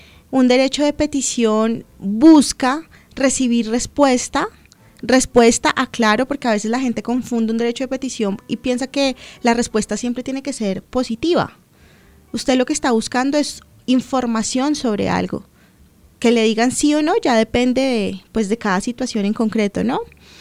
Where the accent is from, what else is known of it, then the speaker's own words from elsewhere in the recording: Colombia; que todos como colombianos seamos responsables